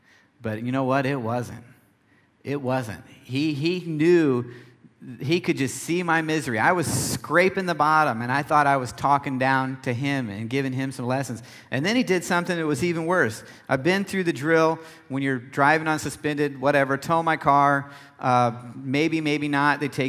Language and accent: English; Nebraska, United States; I grew up in Nebraska, and we shoot all God's creatures out there